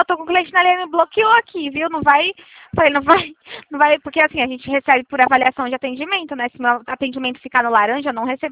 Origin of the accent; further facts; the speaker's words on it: Presidente Prudente, São Paulo, Brazil; Não, sou de Presidente Prudente, interior de São Paulo.